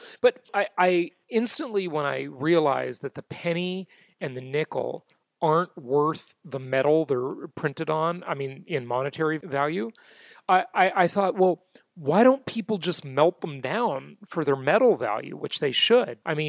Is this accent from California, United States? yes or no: yes; Los Angeles, California, United States; I mean, look at, like, you know, I grew up in West